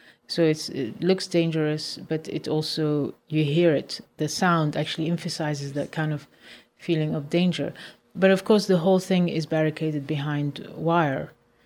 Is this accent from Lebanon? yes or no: yes; Lebanon; I come from an embattled background, you know, I come from Lebanon, my parents are Palestinian